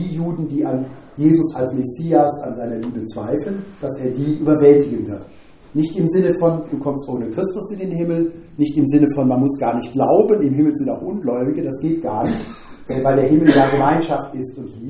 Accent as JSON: {"language": "German", "region": "Rhineland", "country": "Germany", "said": "Und ich komme ja aus dem Rheinland, nicht in Köln"}